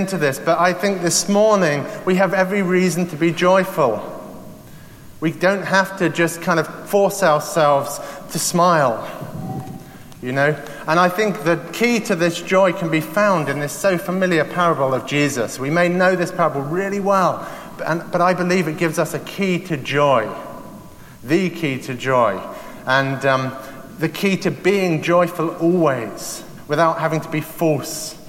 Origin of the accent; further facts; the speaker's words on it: England, United Kingdom; After all, I'm English.